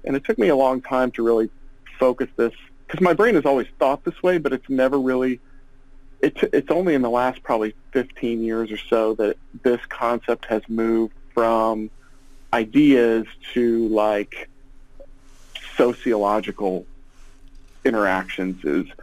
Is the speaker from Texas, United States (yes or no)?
no; Illinois, United States; my hometown is a small, you know, 10,000 people farm town that's a bedroom community for four larger cities. So Champaign-Urbana, where the University of Illinois is, where I live, is east. Springfield